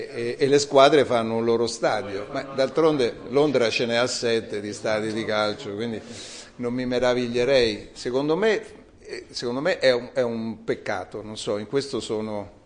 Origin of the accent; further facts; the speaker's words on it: Rome, Lazio, Italy; Centocelle diciamo che è un po' come il mio paese di origine, anche se io poi non sono nato a Centocelle, ma sono stato ragazzino a Centocelle.